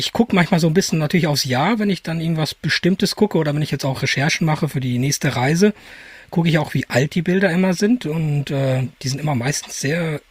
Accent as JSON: {"language": "German", "region": "North Rhine-Westphalia", "country": "Germany", "said": "ich komme ja aus dem Rand vom Ruhrgebiet"}